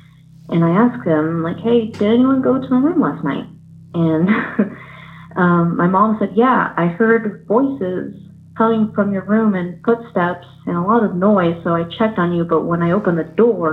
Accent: Fort Worth, Texas, United States; I'm from Fort Worth, Texas.

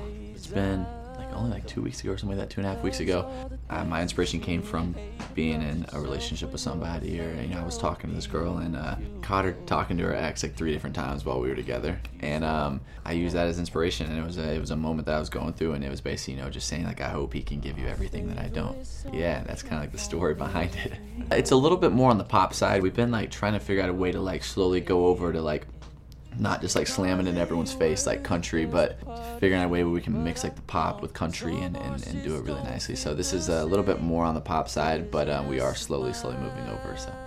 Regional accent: Texas, United States; I'm from Texas originally. You know, I grew up in the South.

